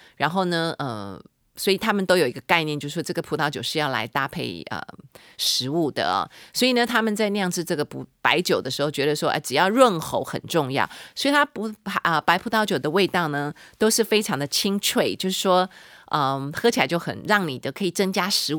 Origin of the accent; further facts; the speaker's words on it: Taiwan; 或者是我一个台湾人，真的看不到讲中文的人哦